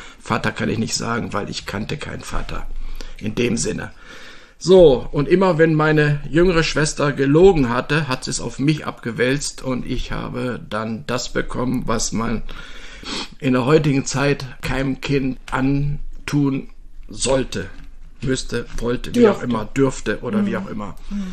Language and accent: German; Düsseldorf, North Rhine-Westphalia, Germany; born there; ich bin 1957 in Düsseldorf geboren worden.